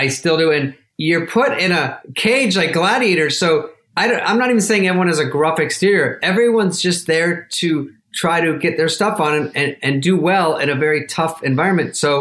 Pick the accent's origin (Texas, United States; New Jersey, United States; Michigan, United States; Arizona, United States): Arizona, United States; I was from Arizona, never really been back east.